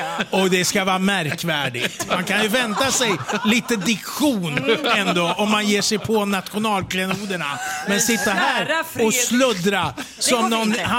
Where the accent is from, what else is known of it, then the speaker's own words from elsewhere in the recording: Södermanland, Sweden; Det är väl jag som är sörmlänning i sådana fall?